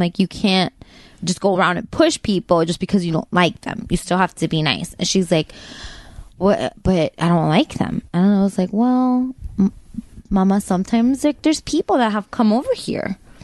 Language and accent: English; Kendall, Florida, United States; I'm 32. I grew up in South Kendall.